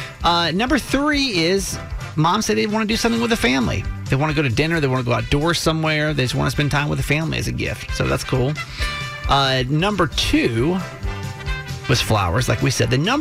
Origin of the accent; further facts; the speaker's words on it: Georgia, United States; And so I grew up in Georgia. I'm kind of used to this.